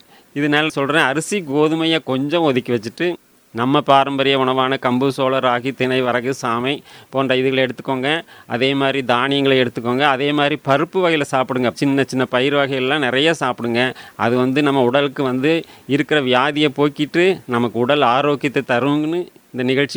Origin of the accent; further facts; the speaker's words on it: Valparai, Tamil Nadu, India; நான் வந்து பிறந்து வளர்ந்ததெல்லாம் வால்பாறைங்கிற ஊரில்.